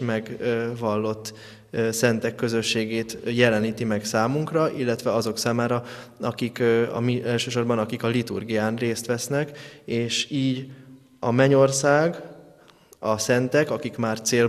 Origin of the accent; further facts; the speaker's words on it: Vác, Pest, Hungary; Ugyanakkor pedig váci lakosként, Vácot születtem, és Vácot nőttem föl, és a Ferences templomban nagyon sok időt töltöttem.